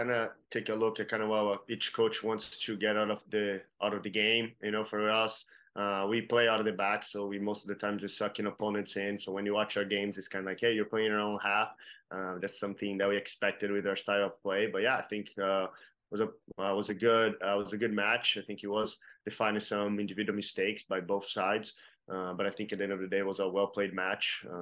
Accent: Brazil; I'm from Brazil.

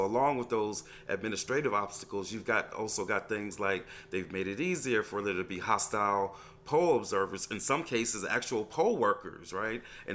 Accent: New York, United States; accent: New York; moved away as an adult; I'm from New York originally.

